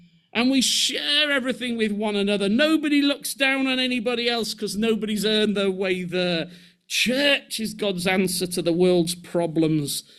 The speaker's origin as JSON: {"language": "English", "country": "United Kingdom", "said": "well, as British people, we're like, no, you meant a holy handshake, surely."}